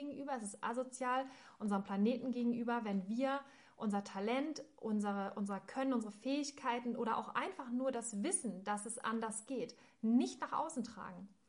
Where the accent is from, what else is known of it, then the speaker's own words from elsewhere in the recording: Germany; so hey, ich bin Deutsch, ich komme aus Deutschland